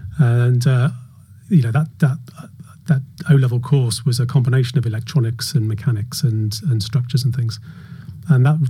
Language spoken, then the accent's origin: English; Peterborough, East of England, United Kingdom; moved away as an adult; also born or lived in Bristol; now in Wales; I grew up near Peterborough, but then post-university moved down to Bristol, and I lived in Bristol for 15 years or so before ultimately ending up down in Wales.